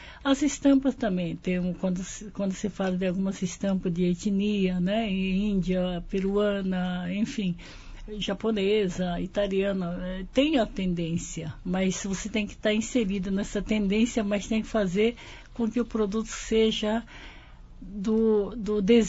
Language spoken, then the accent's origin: Portuguese; Brazil; Eu sou brasileira.